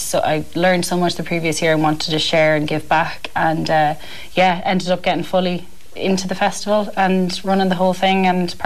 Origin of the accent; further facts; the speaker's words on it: Castlebar, Connacht, Ireland; also born or lived in Dublin; Like, I'm from Castlebar in Mayo, which is obviously a smaller town than Dublin.